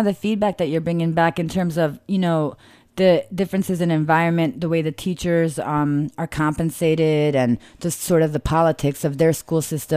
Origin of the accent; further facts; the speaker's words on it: Italy; I was raised in Italy